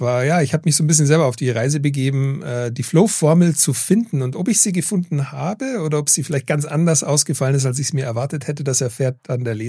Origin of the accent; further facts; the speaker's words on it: Weilheim, Bavaria, Germany; Also meine Heimatstadt auch noch. Kleine Stadt, also super Zufall wieder.